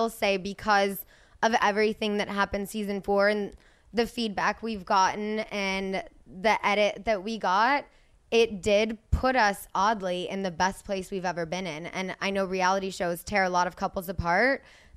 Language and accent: English; Azusa, California, United States; I grew up in Azusa